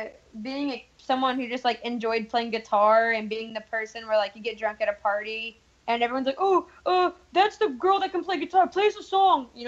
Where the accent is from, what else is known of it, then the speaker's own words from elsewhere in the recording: Louisville, Kentucky, United States; I grew up here in Louisville, Kentucky.